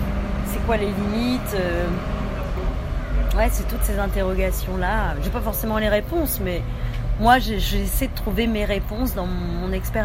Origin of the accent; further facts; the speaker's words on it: Lille, Hauts-de-France, France; Moi, je connais bien parce que je suis lilloise